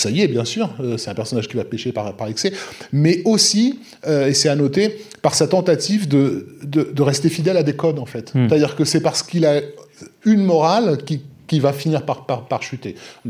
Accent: Paris, Île-de-France, France; quand j'étais gamin, à la Goutte d'Or

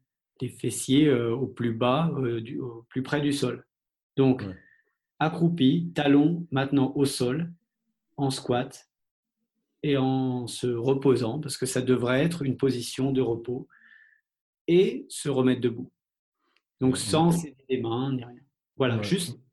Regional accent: France; j'essaie de développer notre activité en Europe et aussi bien sûr en France parce que je suis français.

